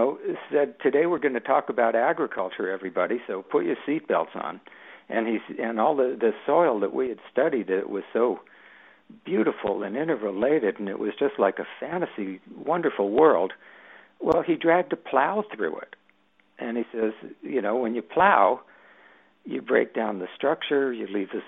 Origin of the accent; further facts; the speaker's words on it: Los Angeles, California, United States; also born or lived in Berkeley; I was kind of a city boy. I grew up in Los Angeles and then went to Berkeley, so this was my first time that I really was just living out in nature